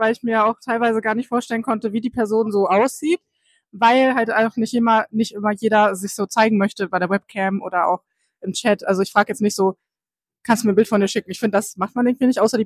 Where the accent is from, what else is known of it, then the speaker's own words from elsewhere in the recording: Cologne, North Rhine-Westphalia, Germany; Ich komme aus NRW, also ich komme aus Köln